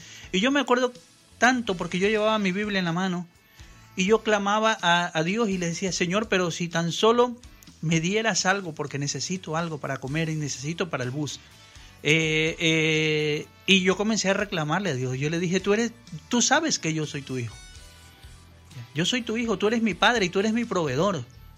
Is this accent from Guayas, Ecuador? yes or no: yes; Guayaquil, Guayas, Ecuador; Yo estaba trabajando allá en mi tierra natal, que es Guayaquil.